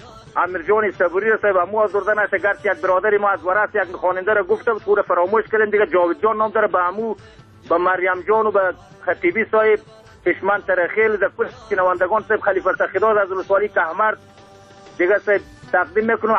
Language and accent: Persian; Afghanistan; ما از افغانستان هستیم